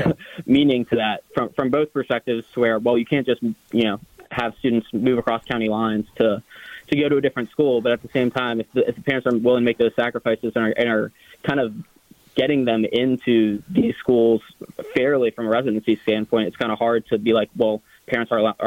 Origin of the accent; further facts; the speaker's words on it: Maryland, United States; I mean, I'm from Maryland, so